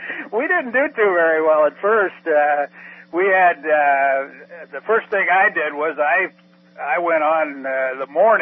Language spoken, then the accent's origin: English; Des Moines, Iowa, United States; I have been born and raised in Des Moines, went to grade school, given grade school, Washington Irving Junior High, graduated from North High, attended the University of Iowa